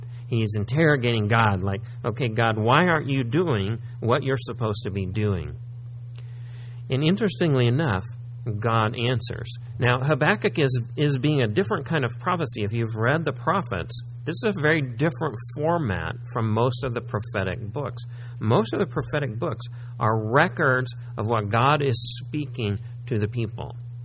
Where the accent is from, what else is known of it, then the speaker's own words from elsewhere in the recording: Missouri, United States; When we were young, and growing up in Missouri, we liked to play football in the snow.